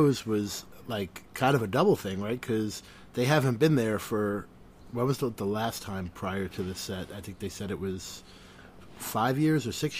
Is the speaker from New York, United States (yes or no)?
yes; New York City, New York, United States; No, I'm a New York guy. I'm in New York City.